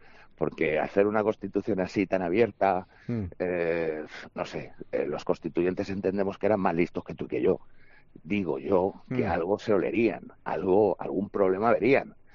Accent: Catalonia, Spain; moved away; Yo soy catalán. Yo marché de allí en el 93.

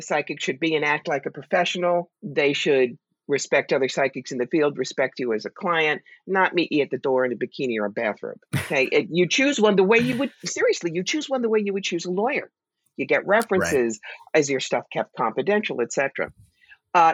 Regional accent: New York, United States; I come across as the New Yorker that I am.

